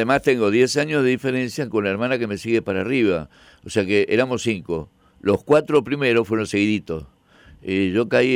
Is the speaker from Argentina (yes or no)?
yes; Buenos Aires, Argentina; also born or lived in Córdoba; En Buenos Aires, sí. Viví siempre en Buenos Aires, salvo, digamos, viajes o cosas momentáneas, pero mi lugar de vivir.